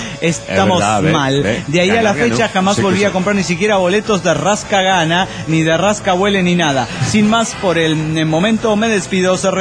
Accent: Toluca, State of Mexico, Mexico; de Toluca, México.

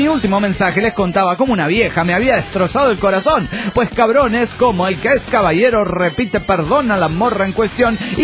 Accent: Tunja, Boyacá, Colombia; de Tunja, Colombia.

